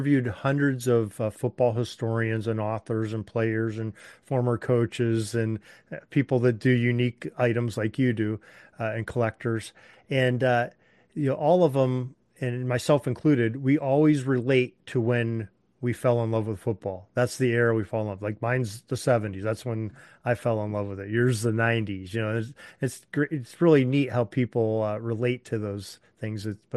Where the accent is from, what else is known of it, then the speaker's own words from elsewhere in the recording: Pennsylvania, United States; Of course, I'm from Western Pennsylvania. The Steelers were at their dynasty at that point.